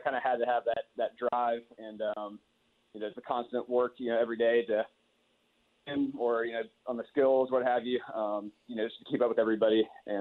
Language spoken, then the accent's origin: English; Dallas, Texas, United States; I'm from Dallas originally, so I'm a Cowboys fan, admittedly.